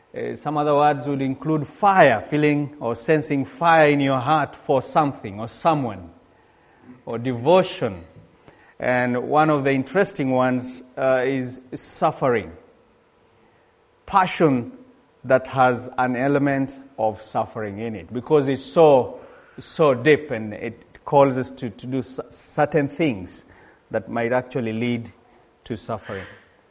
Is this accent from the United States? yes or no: no; Kenya; now in United Kingdom; we come from Kenya, and we are students at All Nations in our second year now.